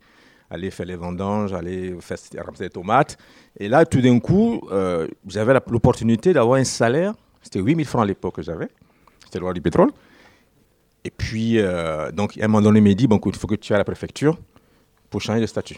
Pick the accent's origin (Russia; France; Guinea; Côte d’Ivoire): Côte d’Ivoire; moi je viens de Côte d'Ivoire